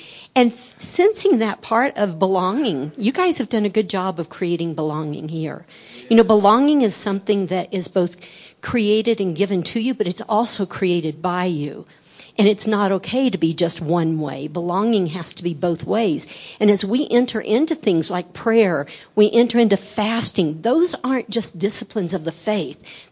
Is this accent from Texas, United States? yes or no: yes; Texas, United States; born there; now in Casper, United States; So as we join together as a family, even though we're from Casper, Wyoming, I'm a Texan by birth.